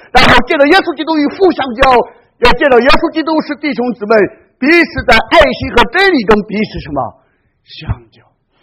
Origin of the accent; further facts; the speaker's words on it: China; 我们中国人就称之为行尸走肉